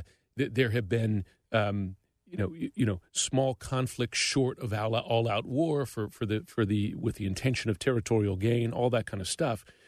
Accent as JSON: {"language": "English", "country": "United States", "said": "But the other piece is just, I'm an American."}